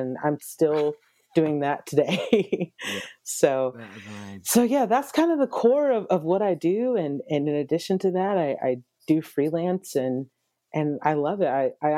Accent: Atlanta, Georgia, United States; also born or lived in Nashville / Dallas / Los Angeles; because I'm originally from Atlanta, Georgia. I've lived in Nashville. I've lived in Dallas.

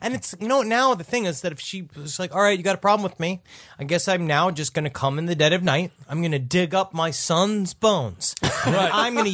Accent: New York, United States; this is indeed my first rodeo. I'm a performer from New York.

